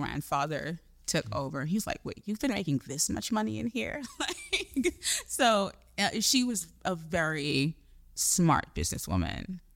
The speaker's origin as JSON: {"language": "English", "country": "Trinidad & Tobago", "said": "I'm from Trinidad, by the way. So totally. I'm speaking about the Caribbean here."}